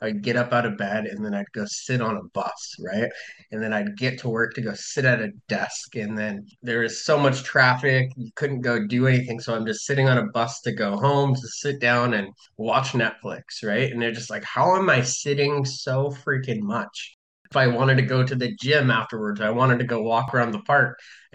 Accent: Idaho, United States; Funny enough, I'm from Idaho, so I crossed the border. Washington and Idaho are connected

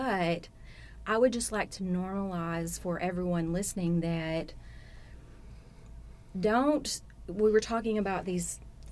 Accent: Jonesboro, Arkansas, United States; So I'm from the Jonesboro area.

